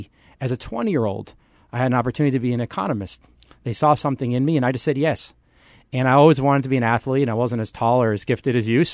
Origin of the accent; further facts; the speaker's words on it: New York City, New York, United States; also born or lived in Washington, D.C.; now in Charlotte, United States; Growing up in New York City, living in D.C., I need to get away from the rat race. So I moved to Charlotte sight unseen.